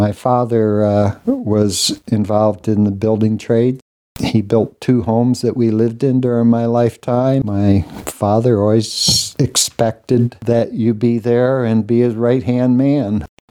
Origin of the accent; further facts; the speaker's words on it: New York, United States; I grew up in Western New York State.